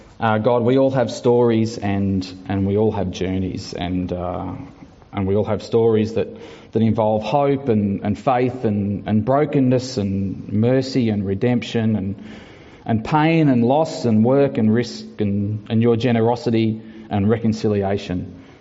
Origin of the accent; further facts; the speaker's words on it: Ballarat, Victoria, Australia; So I grew up in Victoria in a town called Ballarat